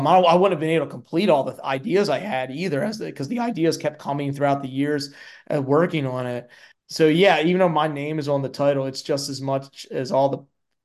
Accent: Baltimore, Maryland, United States; I told you I grew up in Baltimore City. I live in Maryland.

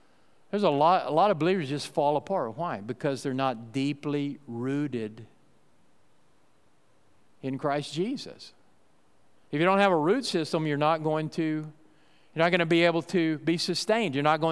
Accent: Texas, United States; And you know, I come from West Texas. I know something about tumbleweeds.

